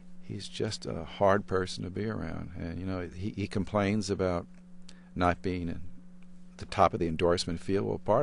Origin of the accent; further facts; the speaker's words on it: East Coast, United States; growing up on the East Coast. I mean, Yogi Berra is probably the most famous ball player alive now.